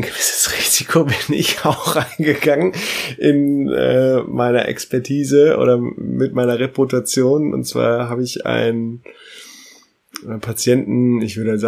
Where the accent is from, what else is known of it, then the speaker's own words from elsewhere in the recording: Northern Germany, Germany; bei uns in Norddeutschland.